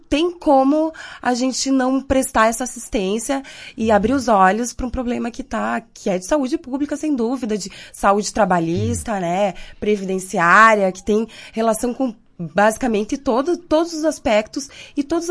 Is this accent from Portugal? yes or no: no; Passo Fundo, Rio Grande do Sul, Brazil; eu sou de Passo Fundo, né, natural de Passo Fundo. A minha mãe, na verdade, é daqui de Marau, né? Mas eu sou de Passo Fundo